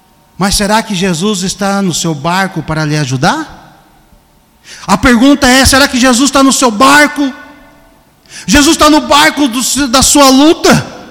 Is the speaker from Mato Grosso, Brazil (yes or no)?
yes; Alta Floresta, Mato Grosso, Brazil; Eu me lembro que quando eu era criança, lá em Alta Floresta, nós morávamos num sítio que tinha muitos bichos ferozes, onça.